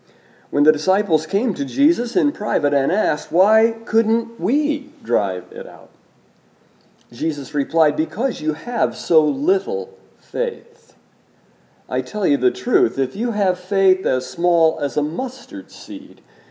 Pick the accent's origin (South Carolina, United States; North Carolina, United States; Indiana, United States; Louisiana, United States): Indiana, United States; I am from Rush County, Indiana, named for Dr. Benjamin Rush.